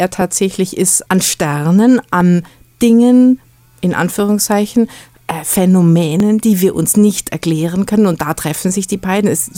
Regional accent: Bavaria, Germany; Ich bin ja in Bayern aufgewachsen und in Bayern sagt man ja zu jemandem

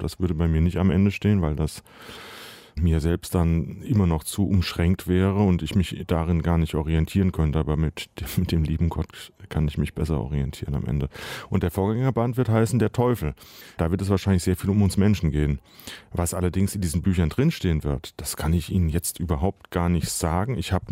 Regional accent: Friedberg, Hesse, Germany; um meine Heimatstadt Friedberg in der Wetterau herum

